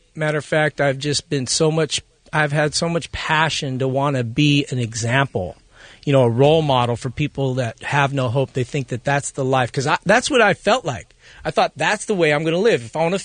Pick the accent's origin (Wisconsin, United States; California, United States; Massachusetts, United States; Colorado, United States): California, United States; Hollywood; I mean, I grew up in Hollywood